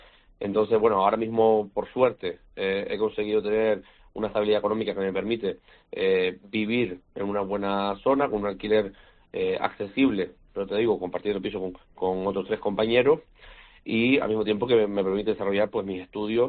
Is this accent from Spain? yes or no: yes; Canary Islands, Spain; no tener que irme de Canarias, poder quedarme aquí en mi tierra